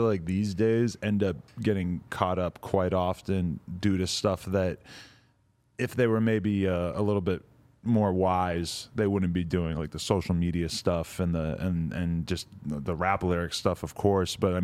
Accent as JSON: {"language": "English", "town": "Nashua", "region": "New Hampshire", "country": "United States", "tie": "born or raised there", "said": "I grew up in Nashville, New Hampshire, about 45 minutes outside of Boston."}